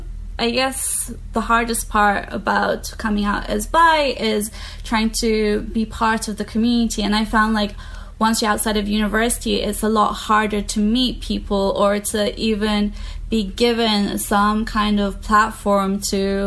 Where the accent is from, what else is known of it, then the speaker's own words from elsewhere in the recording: London, United Kingdom; also born or lived in Bangladesh; British Bengali. And I say Bengali because I have family from both parts of the Bengal. And I was born in Bangladesh, and I moved to London when I was about 1 year old.